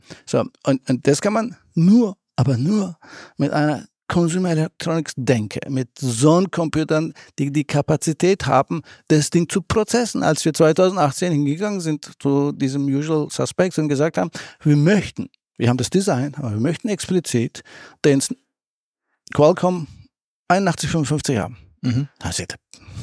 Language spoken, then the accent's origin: German; Akseki, Antalya, Turkey; now in Germany; ich komme aus der Türkei, aus dem Schwabenland der Türken, aus Akseki.